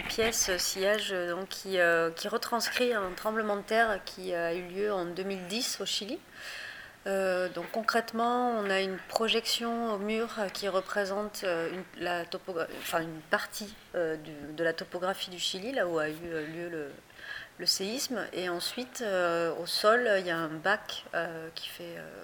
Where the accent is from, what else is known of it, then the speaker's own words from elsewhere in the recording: Pyrenees, France; moi je viens des Pyrénées, donc j'ai un rapport très grandi dans la forêt, en fait.